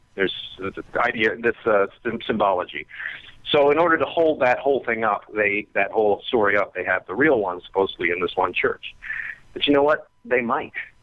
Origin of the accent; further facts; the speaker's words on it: Philadelphia, Pennsylvania, United States; I'm from Philly.